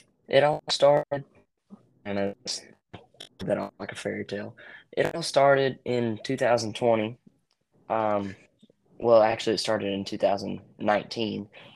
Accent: Concord, Georgia, United States; my one town over from my hometown, which is Concord, Georgia, it's a really small really small town.

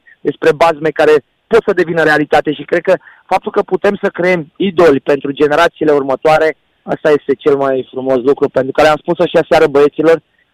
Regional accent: Hunedoara, Hunedoara County, Romania; born there; eu sunt născut în Hunedoara

